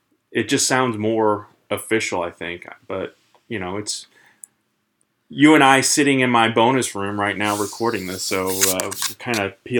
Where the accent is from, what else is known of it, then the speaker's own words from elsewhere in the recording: Midwest, United States; Well, we are both from the Midwest. I'm closer to the city of St. Louis than you are